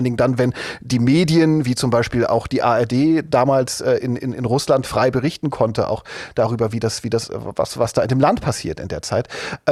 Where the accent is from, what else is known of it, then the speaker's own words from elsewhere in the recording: East Germany, Germany; Ich bin ja in der DDR aufgewachsen, die ersten 10 Jahre meines Lebens.